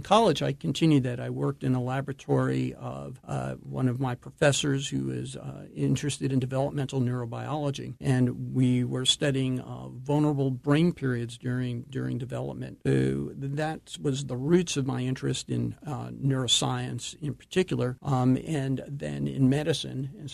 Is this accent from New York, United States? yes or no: yes; Long Island, New York, United States; I was born in New York and grew up for the most part on Long Island. I went to a public high school, Wantagh High School in Wantagh, New York.